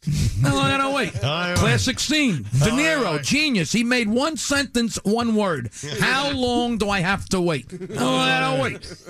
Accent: Brooklyn, New York, United States; You know, I'm from Brooklyn. I'm not clever like Seinfeld. I'm a street guy, you know.

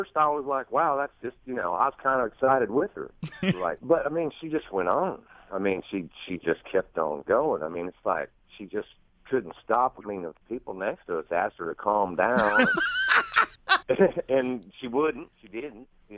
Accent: the South, United States; I'm from the South, and she's from the South.

